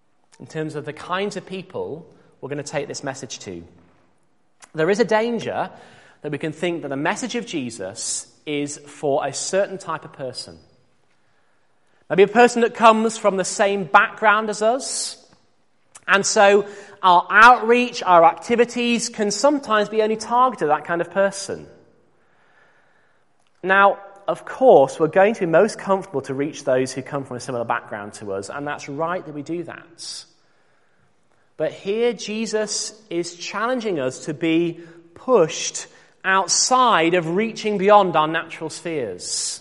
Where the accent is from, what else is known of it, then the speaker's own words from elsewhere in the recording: Yorkshire and the Humber, United Kingdom; Now, I'm a Yorkshireman, and I'm about to leave my home county, which makes it a difficult thing.